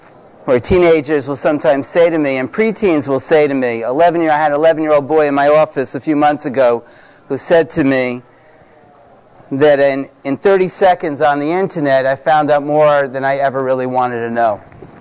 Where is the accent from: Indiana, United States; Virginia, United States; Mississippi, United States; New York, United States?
New York, United States; Brooklyn; now in Chicago, United States; I grew up in an Orthodox Jewish home, and I grew up in Brooklyn, New York. We live in Chicago probably for the last close to 20 years, but I first started out in Brooklyn